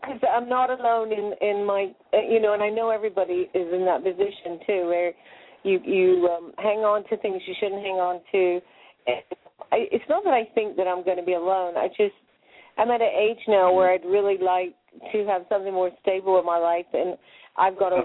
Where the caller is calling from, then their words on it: Florida, United States; I'm calling from Pinellas County, Florida.